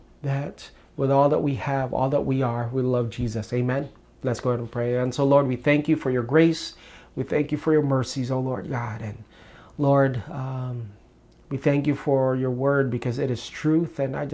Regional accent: Philippines; fulfill my wildest dreams of a Filipino dad having a Filipino son as a Filipino nurse.

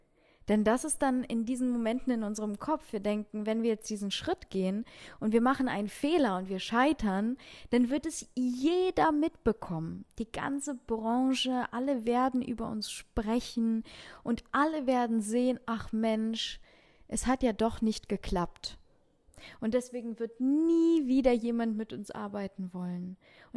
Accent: Ukraine; Also gerade auch als Mädchen, ich komme aus der Ukraine, ne?

